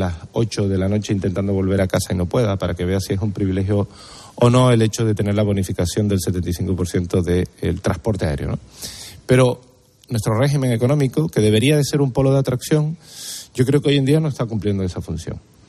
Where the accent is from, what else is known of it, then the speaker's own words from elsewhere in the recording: Canary Islands, Spain; nuestro régimen económico y fiscal es un derecho que tenemos los canarios